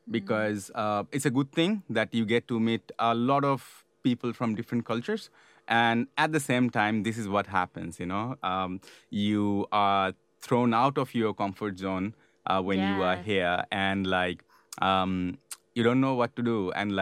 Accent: Bangladesh; moved away as an adult; now in New Zealand; I'm from Able, and I'm currently studying Master of Technology Innovation and Leadership. And I'm originally from Bangladesh. I used to work for Unilever for a long time and then moved to New Zealand.

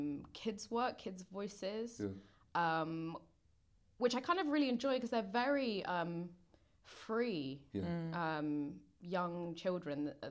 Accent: London, United Kingdom; also born or lived in Manchester; And then I moved to South London. I spent the majority of my like formative childhood in South London. I lived in Patmore Estate. Shout out Patmore. And then I moved to Crawley.

